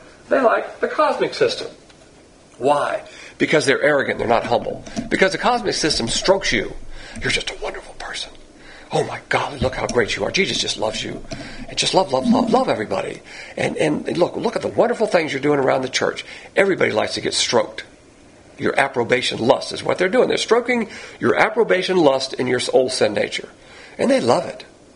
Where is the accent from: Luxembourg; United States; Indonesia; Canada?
United States; the South; So just ignore the fact that I'm a Southerner.